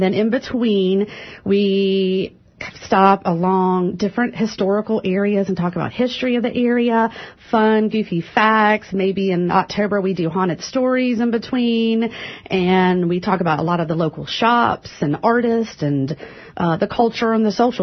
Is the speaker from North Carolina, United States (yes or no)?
yes; Fayetteville, North Carolina, United States; I've lived in the Triangle since early 1990s, but I grew up in North Carolina. My father was military, so that's how we came to Fayetteville.